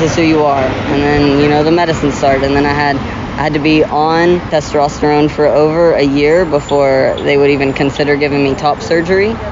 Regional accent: Memphis, Tennessee, United States; I grew up in Memphis, Tennessee.

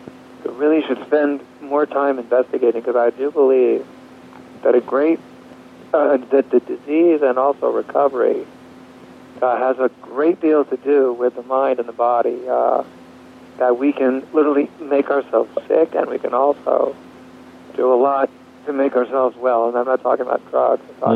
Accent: New Jersey, United States; when I grew up in New Jersey, I used to go to church. I sang in the choir.

